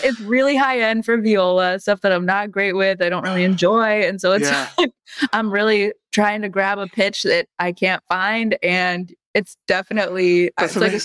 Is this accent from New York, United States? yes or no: no; Pennsylvania, United States; moved away; also born or lived in Gary, Indiana; Like I was from Pennsylvania, in a place where there was no string orchestra in their school. My dad was laid off in Pennsylvania, got a job in Gary, Indiana, so we moved.